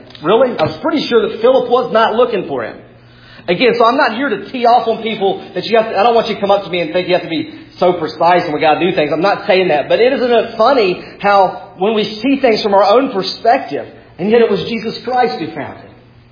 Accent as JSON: {"language": "English", "region": "West Virginia", "country": "United States", "said": "You come with me to the beach one time, we introduce ourselves, and everybody thinks we're from Virginia. Can anything good come out of West Virginia?"}